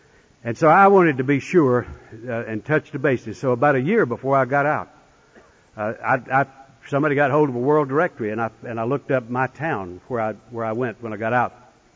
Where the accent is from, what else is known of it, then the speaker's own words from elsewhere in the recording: North Carolina, United States; I'm a guy from North Carolina that's in prison in Michigan. I'm coming back.